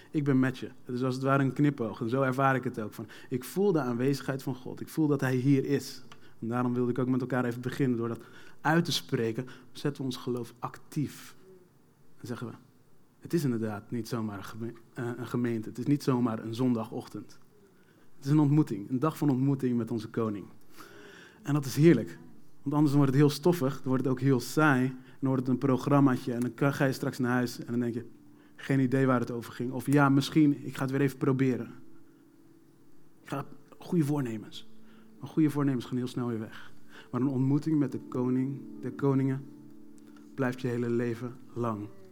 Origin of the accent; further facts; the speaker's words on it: Benthuizen, South Holland, Netherlands; Ik kwam zelf uit Benthuizen.